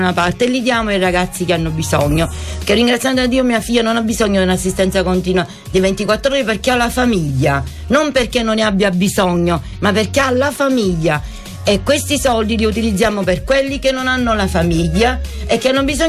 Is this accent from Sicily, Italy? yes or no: yes; Sicily, Italy; eravamo un bel gruppetto, siamo dalla Sicilia, ne siamo partiti in quattro